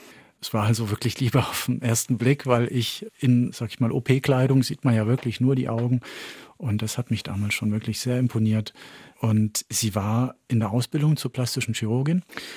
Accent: Paris, Île-de-France, France; Und das Aufwachsen in Paris und das Kennenlernen von klein auf von zwei Kulturen hat mich schon tief geprägt.

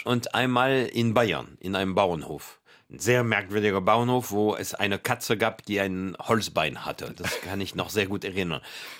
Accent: France; German is a second language; moved away as an adult; now in Germany; Ich als Franzose, du träumst nicht, in Deutschland zu leben.

